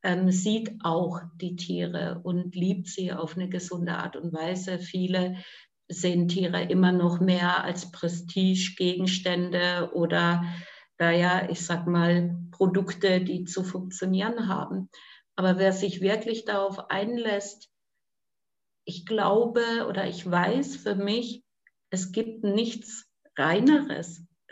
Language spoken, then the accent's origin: German; Czechia; ich bin ja Tschechin